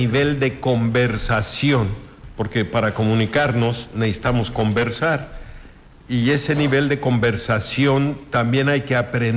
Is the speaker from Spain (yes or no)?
no; Mexico; Los mexicanos queremos que todos sean como los mexicanos y los criticamos